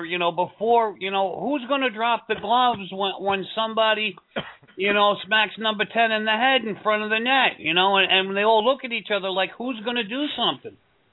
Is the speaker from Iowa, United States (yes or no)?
no; Port Chester, New York, United States; I'm originally from Porchester area, so I'm used to seeing the Ranger guys floating around Ride when they were practicing the Playland.